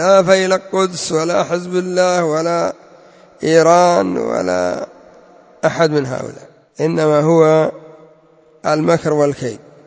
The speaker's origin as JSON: {"language": "Arabic", "country": "Yemen", "said": "لا سيما عندنا في اليمن يرجع يخزن وينظر في التلفزيون"}